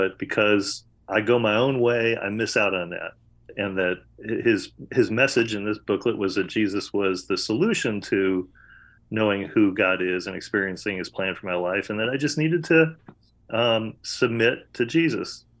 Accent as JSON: {"language": "English", "town": "Liverpool", "region": "New York", "country": "United States", "tie": "born or raised there", "said": "I grew up in Liverpool, New York, at the time the largest high school in New York State outside of the city boroughs."}